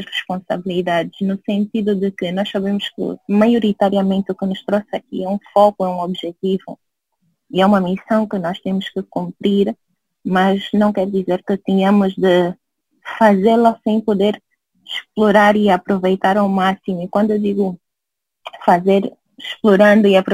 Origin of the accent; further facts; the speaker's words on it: Angola; moved away; se nós formos deixando o legado enquanto angolanos que estão fora